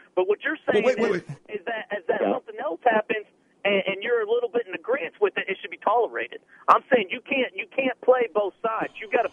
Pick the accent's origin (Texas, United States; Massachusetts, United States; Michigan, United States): Texas, United States; I'm a police officer, and I'm from Texas